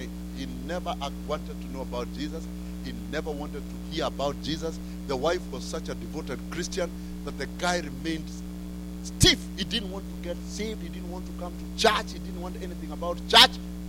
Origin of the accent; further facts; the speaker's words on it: Nakuru, Nakuru County, Kenya; I come from Kenya. I come from Nakuru. I am married. I have children and grandchildren.